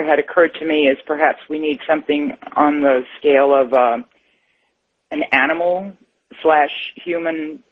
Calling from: Baja California, Mexico; I'm calling from Baja, Mexico.

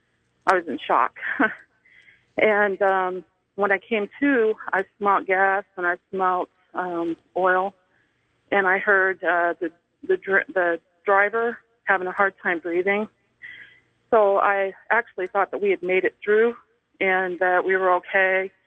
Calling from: Kansas City, Missouri, United States; I'm calling from Kansas City, Missouri.

